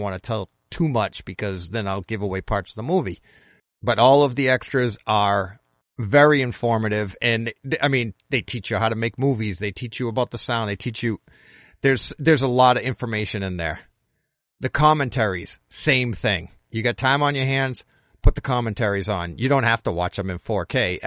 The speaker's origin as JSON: {"language": "English", "region": "Massachusetts", "country": "United States", "tie": "born or raised there", "said": "And I'm from Massachusetts. I grew up in Massachusetts."}